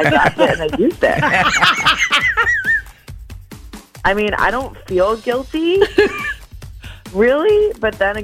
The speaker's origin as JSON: {"language": "English", "town": "Monona", "region": "Wisconsin", "country": "United States", "said": "and I'm from Monona."}